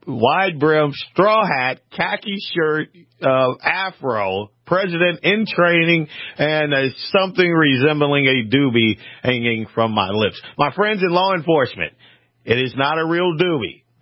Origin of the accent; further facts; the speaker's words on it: Louisiana, United States; And it's kind of weird because I'm from Louisiana. I like the whole masquerade balls and that sort of thing